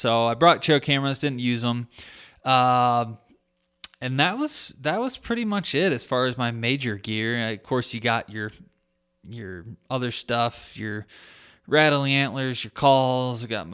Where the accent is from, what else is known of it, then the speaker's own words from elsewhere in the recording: Michigan, United States; like my home state of Michigan